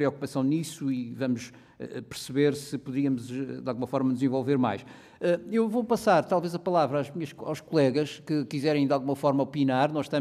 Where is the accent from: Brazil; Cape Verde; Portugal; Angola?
Cape Verde; Os cabo-verdianos cumprem um conjunto de requisitos que são absolutamente importantes para poder, de alguma forma, ajudar o país, o nosso país, a resolver esse problema